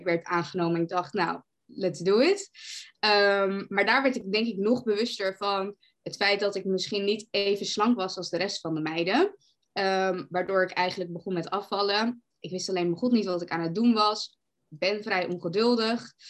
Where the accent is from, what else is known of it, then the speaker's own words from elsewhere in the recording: Amsterdam, North Holland, Netherlands; Ik ben 24 jaar. Ik kom uit Amsterdam.